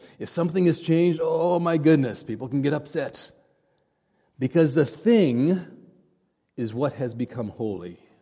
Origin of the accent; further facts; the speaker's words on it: India; I remember growing up in India at boarding school.